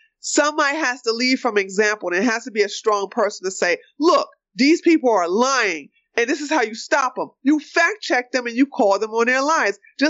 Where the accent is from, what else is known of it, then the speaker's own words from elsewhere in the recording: United States; I noticed that as an American, a black American who studied the civil rights era